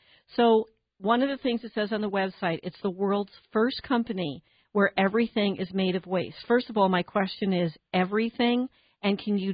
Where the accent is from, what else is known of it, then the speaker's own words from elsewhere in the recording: New Jersey, United States; Right, and I'm a Jersey girl, and I love it. So, when I talk to you, I can hear my accent come out a little bit.